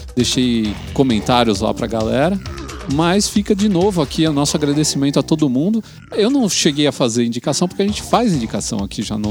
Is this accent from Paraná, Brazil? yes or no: yes; Paranavaí, Paraná, Brazil; Sou de Paranavaí, Paraná.